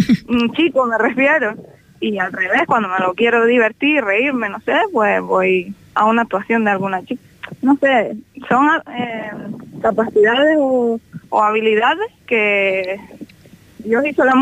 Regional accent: Las Palmas, Canary Islands, Spain; born there; el mismo pueblo donde yo nací, que se llama Guanarteme, que está en Las Palmas

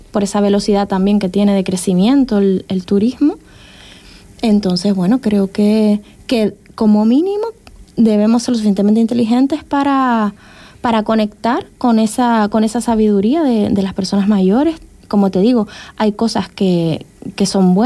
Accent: Canary Islands, Spain; also born or lived in Tenerife; Yo no soy de Corralejo, ni siquiera soy de Fuerteventura. Yo, mi abuela procede de aquí, pero bueno, yo soy de Gran Canaria, pero nacida en Tenerife, yo soy canaria de todas las islas, pero de Corralejo

